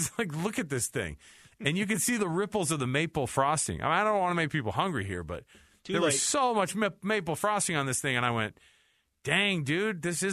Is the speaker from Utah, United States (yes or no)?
yes; Utah, United States; I think if we fly to New York, we get arrested because we're from Utah.